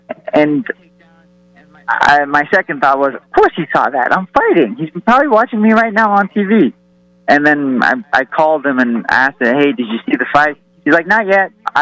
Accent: Iran; I'm from Iran.

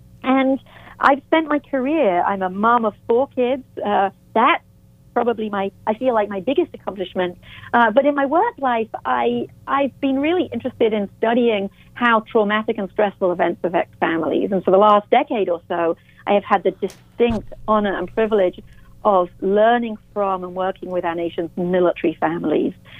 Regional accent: England, United Kingdom; I'm British, originally from England, as I mentioned earlier.

